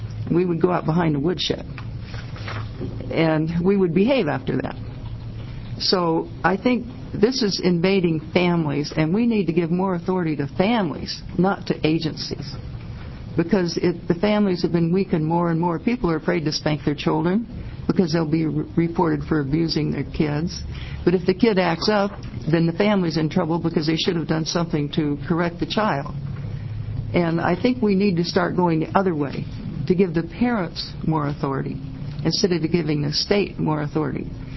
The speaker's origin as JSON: {"language": "English", "town": "Harlan", "region": "Oregon", "country": "United States", "said": "Good morning. I'm from Harlan, Oregon, up in the hills in Lincoln County."}